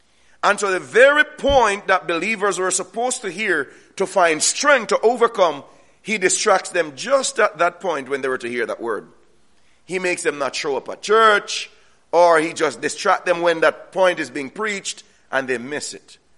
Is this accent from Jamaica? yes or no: yes; Jamaica; I grew up in Jamaica. And when I lived with an older sister, I was less than a mile from the sea.